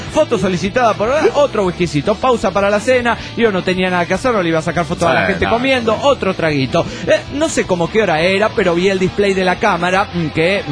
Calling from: Bella Unión, Artigas, Uruguay; de Bella Unión, República del Estado de Uruguay.

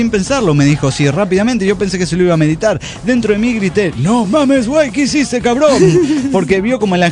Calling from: Virginia, United States; Hola, ¿cómo están, amigos? Soy … de Virginia, United States of America.

